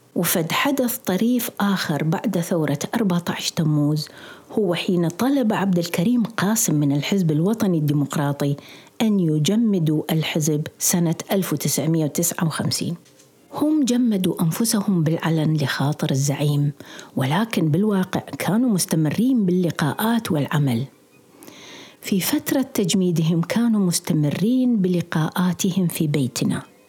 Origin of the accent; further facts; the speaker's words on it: Hillah, Babylon Governorate, Iraq; أول تعييني مثل ما كان وما زال يسمى بالقرى والأرياف كان في الحلة مسقط رأسي، وبعد فترة عملت في وزارة الصحة في بغداد